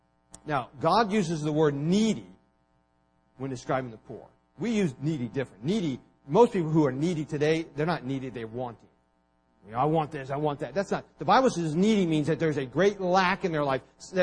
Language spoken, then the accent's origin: English; Mississippi, United States; Okay, for a big chunk of my life, I grew up in Mississippi.